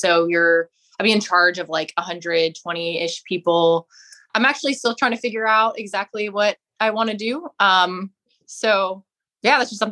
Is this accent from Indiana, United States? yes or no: no; Augusta, Georgia, United States; Yeah, I grew up in Augusta, Georgia, which is how I know you, obviously.